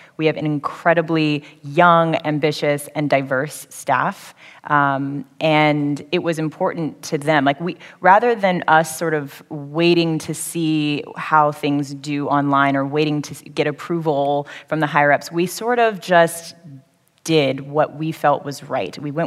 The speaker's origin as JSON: {"language": "English", "country": "United States", "said": "Trust me. Like, I'm American."}